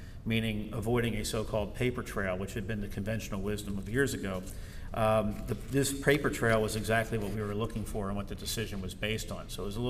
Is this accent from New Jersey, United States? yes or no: yes; New Jersey, United States; well, I'm also from New Jersey, and I want to get that out of the way.